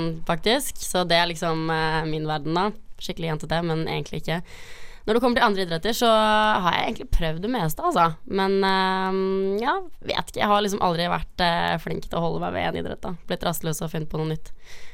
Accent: Oslo, Norway; Jeg er fra Oslo. 20 år, blir 21 nå til høsten.

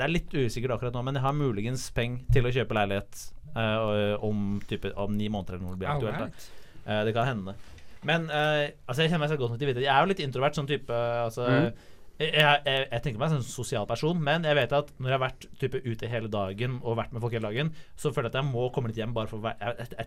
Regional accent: Oslo, Norway; Så jeg var hjemme i Oslo i cirka 3 uker

